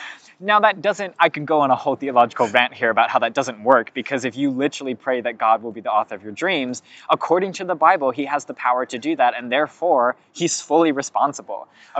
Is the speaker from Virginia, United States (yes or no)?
no; California, United States; Lots of people where I grew up in California, that happened to them.